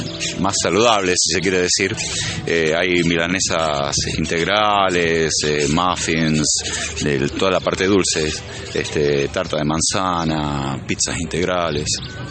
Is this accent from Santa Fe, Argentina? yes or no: yes; Rosario, Santa Fe, Argentina; now in Río Cuarto, Argentina; Yo vengo de Rosario y eso lo empecé a hacer allá. Y hace 8 años que estoy acá en Río Cuarto